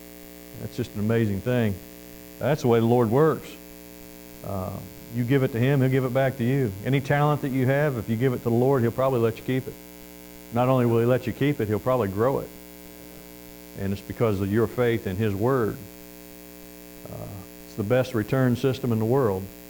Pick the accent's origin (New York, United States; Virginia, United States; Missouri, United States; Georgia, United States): Missouri, United States; And I'm originally from Missouri, the show me state.